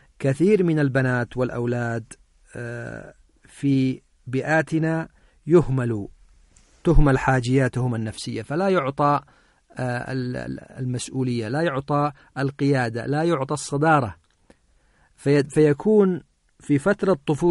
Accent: Yemen; يكاد ينعدم في كثير من البيوتات عندنا في اليمن.

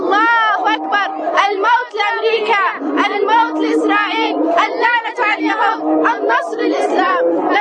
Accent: Yemen; نحن كشعب يمني ليست جديدة علينا هذا الوقفة ولا هذا الخروج

